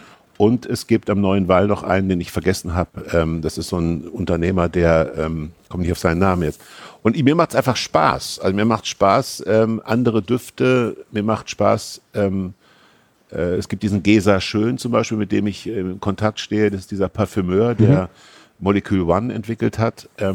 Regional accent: Kassel, Hesse, Germany; ich bin nah am Wald groß geworden. Also Kassel liegt so umgeben von Wald und ich bin sehr nah am Wald groß geworden.

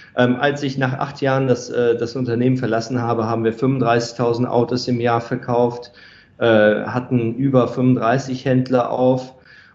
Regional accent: Düsseldorf, North Rhine-Westphalia, Germany; ich komme selbst aus Düsseldorf.

